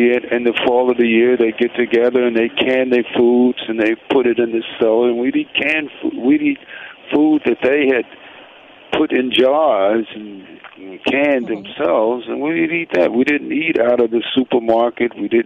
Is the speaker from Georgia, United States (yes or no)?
no; West Virginia, United States; born there; like I was born in West Virginia, and we didn't have a whole lot